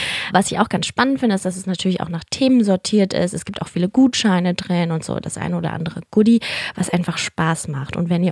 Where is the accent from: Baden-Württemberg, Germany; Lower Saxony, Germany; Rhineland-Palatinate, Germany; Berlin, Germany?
Berlin, Germany; ich bin ja auch Berlinerin und für mich, ich habe auch die letzten 4 Jahre jetzt nicht mehr in Berlin gelebt und bin jetzt auch schon wieder länger hier